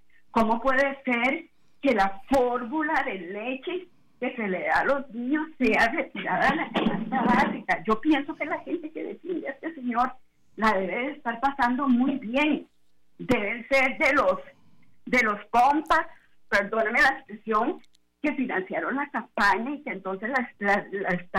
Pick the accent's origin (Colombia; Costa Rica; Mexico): Costa Rica; Entonces, ¿qué es lo que nosotros como costarricenses, yo pienso que es lo que tenemos que hacer?